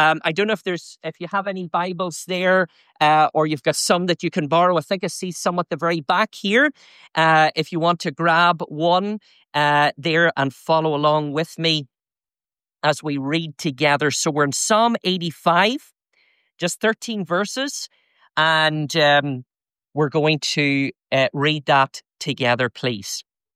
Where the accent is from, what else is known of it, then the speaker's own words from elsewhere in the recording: Northern Ireland, United Kingdom; moved away as an adult; also born or lived in Hamilton, Canada; now in Canada; Both … and I originate from Northern Ireland. If you say we're Scottish, we'll forgive you. If you say we're English, that's unforgivable.